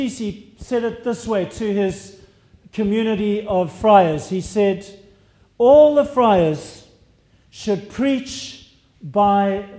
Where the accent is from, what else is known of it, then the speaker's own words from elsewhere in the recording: Harare, Zimbabwe; I was from Salisbury, Harare in those days